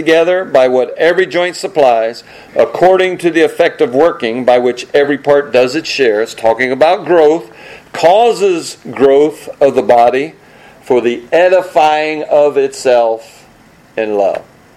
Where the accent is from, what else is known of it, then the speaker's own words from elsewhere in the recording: the South, United States; Well, we're from the South, so we talk to anybody, whether they want it or not.